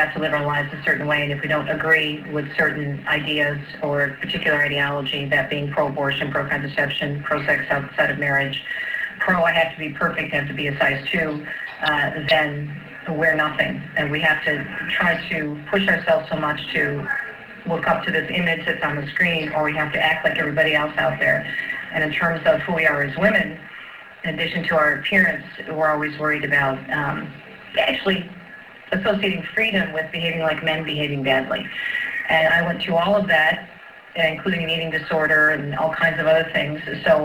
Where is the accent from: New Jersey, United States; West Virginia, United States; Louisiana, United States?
New Jersey, United States; Jersey City; born there; my roots are here on the East Coast. I was born in Jersey City, so I have many family on the East Coast